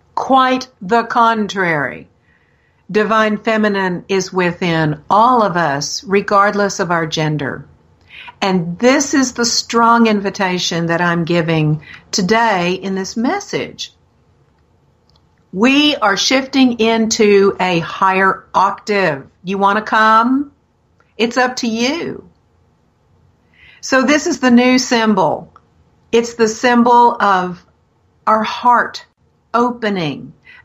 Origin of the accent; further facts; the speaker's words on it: Texas, United States; Y'all, I'm from Texas.